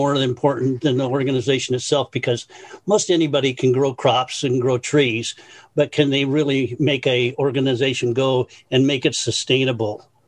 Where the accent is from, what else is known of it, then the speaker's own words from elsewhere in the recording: Corbett, Oregon, United States; from Corbett, Oregon, speaking on agenda number one.